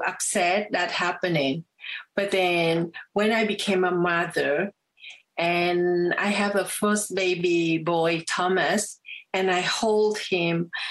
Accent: Vietnam; English is a second language; now in Toronto, Canada; My name, I came from Vietnam, and I want to have freedom in Canada. And that's all this process that I'm so thankful that Canadian, they accepted us. And that's why we moved to Toronto.

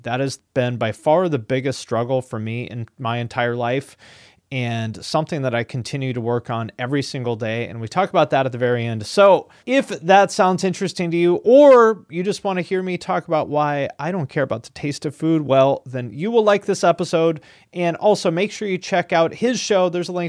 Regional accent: Seattle, Washington, United States; I grew up in the Seattle area

